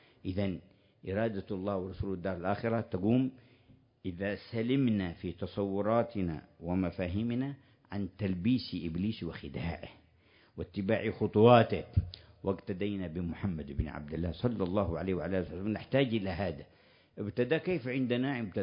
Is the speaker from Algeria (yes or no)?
no; Hadramawt, Yemen; moved away; أنا خرجت من حضرموت